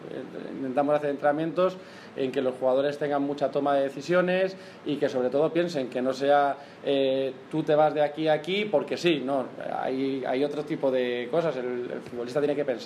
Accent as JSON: {"language": "Spanish", "town": "Leganés", "region": "Community of Madrid", "country": "Spain", "tie": "born or raised there", "lives_now": "Fuenlabrada, Spain", "said": "yo desde pequeñito, desde que nací, mis padres viven en San Nicasio y yo he vivido ahí. Ahora vivo en un barrio de Fuenlabrada, pero yo soy de Leganés, como siempre digo."}